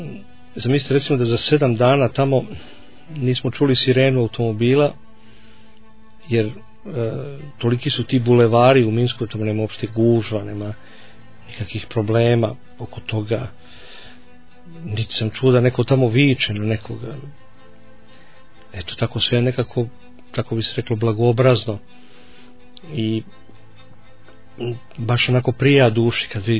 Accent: Serbia; ja sam ti iz Srbije.

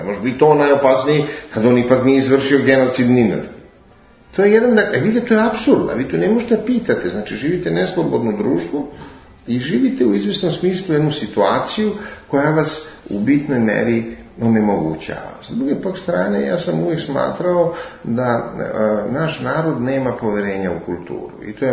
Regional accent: Belgrade, Serbia; Evo, vi i ja smo rasli u Beogradu

